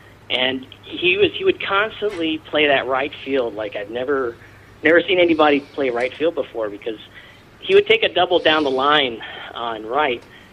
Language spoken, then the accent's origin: English; San Diego, California, United States; also born or lived in Tennessee; Basically, I was born in Tennessee but raised in San Diego.